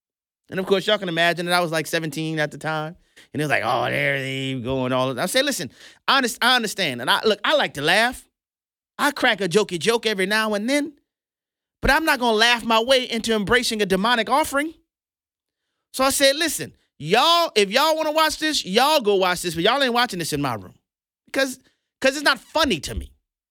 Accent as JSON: {"language": "English", "town": "New Orleans", "region": "Louisiana", "country": "United States", "said": "Y'all know, most of y'all know, I'm from New Orleans. I lived through Hurricane Katrina."}